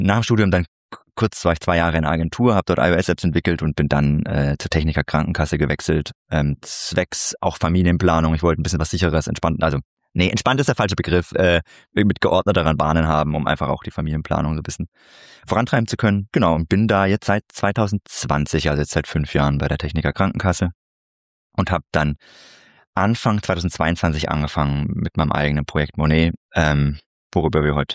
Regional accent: Künzelsau, Baden-Württemberg, Germany; moved away as an adult; ursprünglich geboren in Künzelsau, gar nicht so weit weg von da, wo du bist. Ich sage immer, ich bin Schwabe, stimmt nicht, eigentlich bin ich Hohenloher, aber das kennt niemand, deswegen lasse ich das.

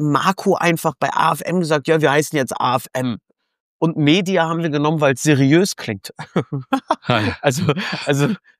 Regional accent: Hamburg, Germany; komme aus Hamburg, sitze gerade in Hamburg, sitze in meinem Homeoffice

